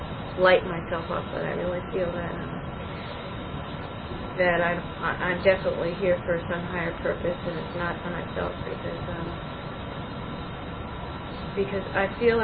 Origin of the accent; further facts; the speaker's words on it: Buffalo, New York, United States; not my hometown where I was born, but the hometown where I grew up, which was in Buffalo.